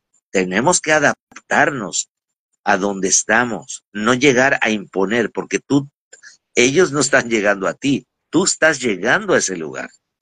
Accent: Mexico; Y digo, tú como mexicana y yo como mexicano

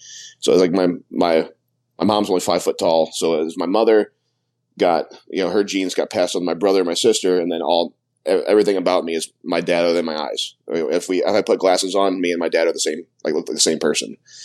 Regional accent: Toledo, Ohio, United States; Like I said, born and raised in Toledo, Ohio.

